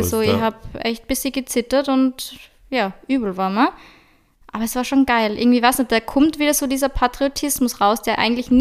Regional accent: Austria; Das ich bin Österreicherin.

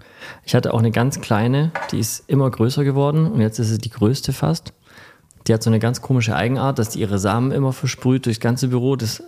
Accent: Stuttgart, Baden-Württemberg, Germany; gerade als Stuttgarter, der im Kessel lebt

